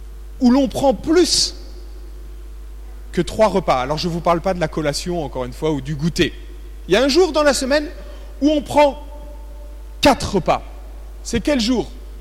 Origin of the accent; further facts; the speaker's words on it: France; Le repas a une place beaucoup plus importante, surtout chez nous en France, que la simple satisfaction de notre appétit.